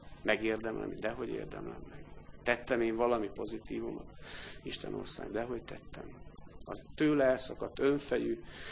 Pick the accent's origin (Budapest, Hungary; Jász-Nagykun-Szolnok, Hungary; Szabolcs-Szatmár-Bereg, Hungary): Jász-Nagykun-Szolnok, Hungary; Karcag; én Karcagon születtem itt az Alföld közepén, vastagnyakú kálvinista városban, vastagnyakú kun gyerekként, akik az Istennel nem foglalkoztak, maximum szitták a nevét. Ilyen közegben nőttem föl.